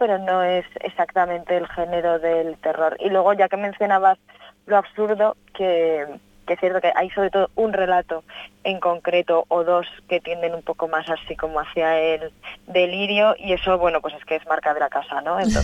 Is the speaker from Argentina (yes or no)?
no; Zaragoza, Aragon, Spain; now in Valencia, Spain; yo vivo en Valencia, pero soy de Zaragoza, y una vez al mes suelo ir a Zaragoza